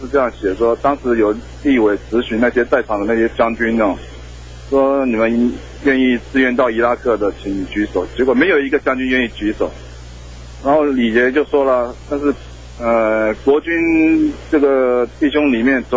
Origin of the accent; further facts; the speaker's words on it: Pingtung County, Taiwan; 因为我是屏东眷村长大的